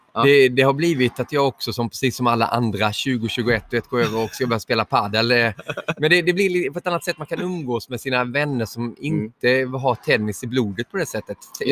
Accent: Moheda, Kronoberg County, Sweden; accent: Småland dialect; Jag är uppvuxen i Moheda som ligger 2 mil utanför Växjö i Småland. Där har min härliga dialekt.

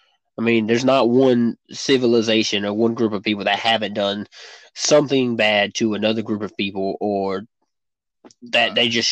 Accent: United States; being an American used to be a thing of pride.

